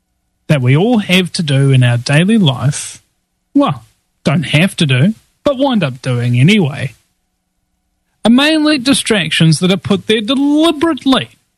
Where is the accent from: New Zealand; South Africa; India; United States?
New Zealand; I'm from New Zealand. I have no idea where that is.